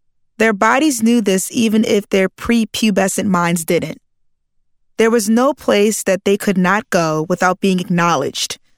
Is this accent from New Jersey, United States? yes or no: yes; New Jersey, United States; I grew up in Atlantic County, New Jersey, just 20 minutes from Atlantic City